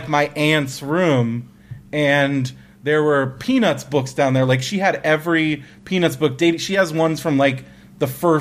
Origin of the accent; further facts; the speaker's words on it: California, United States; I grew up in California, so basements to me were like fascinating.